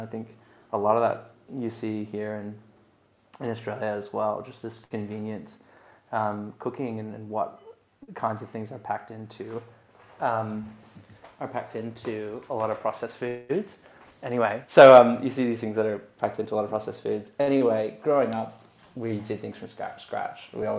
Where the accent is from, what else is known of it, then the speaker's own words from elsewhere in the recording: United States; moved away; I'm originally from the States, moved out here in 2009 full time.